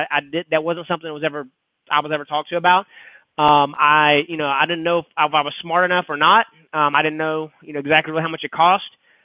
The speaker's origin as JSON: {"language": "English", "region": "Texas", "country": "United States", "tie": "born or raised there", "lives_now": "McKinney, United States", "said": "I grew up in East Texas. I grew up just a good old East Texas boy."}